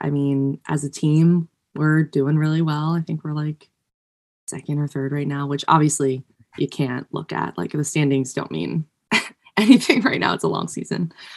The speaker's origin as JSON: {"language": "English", "town": "Westchester", "region": "New York", "country": "United States", "said": "I'm from Westchester, so not too far."}